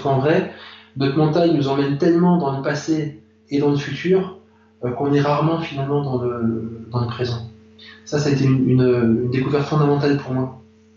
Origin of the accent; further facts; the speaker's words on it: Grand Est, France; Je suis originaire de Moselle même enfant, et bien que je ne sois pas enfin, super vieux par rapport à ces événements, quoi. J'ai une cinquantaine d'années